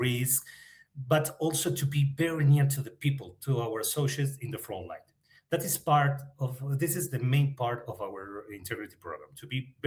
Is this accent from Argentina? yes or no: yes; Argentina; English is a second language; now in Mexico; But I'm from Argentina. I raised, I'm born in Argentina.